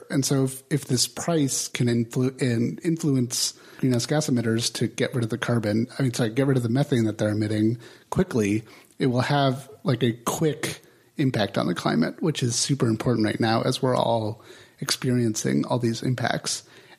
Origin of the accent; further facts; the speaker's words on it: Los Angeles, California, United States; I remember growing up in Los Angeles, that was a huge thing, with they'd be burning off methane all the time and causing a lot of health impacts to people.